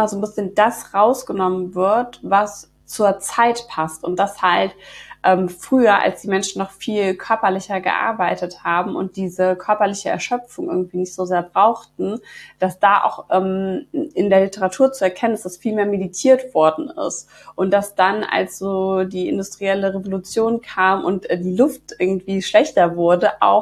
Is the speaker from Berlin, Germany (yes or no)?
no; Bonn, North Rhine-Westphalia, Germany; now in Bad Honnef, Germany; Ich komme aus Bonn und wohne auch in Bonn, beziehungsweise mittlerweile in Bad Honnef.